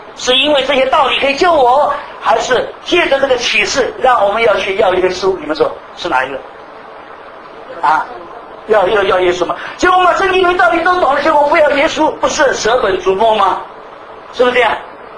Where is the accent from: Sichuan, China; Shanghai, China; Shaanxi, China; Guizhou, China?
Shanghai, China; born there; 我生在上海，从来没有见过这个谷子，好像都只是吃饭吃米